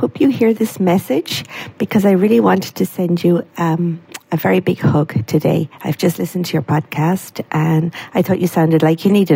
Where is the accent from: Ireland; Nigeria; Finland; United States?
Ireland; moved away as an adult; now in France; I'm Irish, living in France for almost 20 years